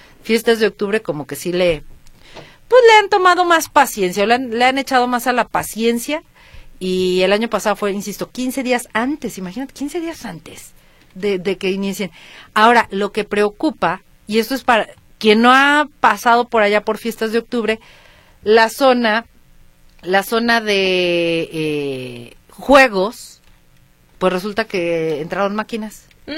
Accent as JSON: {"language": "Spanish", "country": "Venezuela", "said": "soy ciudadano venezolano."}